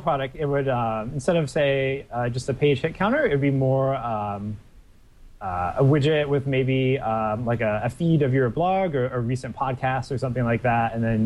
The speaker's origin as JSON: {"language": "English", "region": "New England", "country": "United States", "tie": "born or raised there", "said": "Well, I grew up in New England, so this is actually kind of nice for me."}